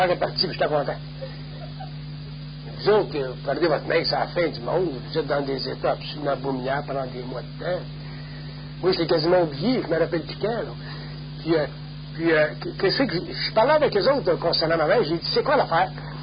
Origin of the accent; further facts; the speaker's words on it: Quebec, Canada; On est des Québécois, nous autres, on est un petit peu entre le vieux monde et le nouveau monde.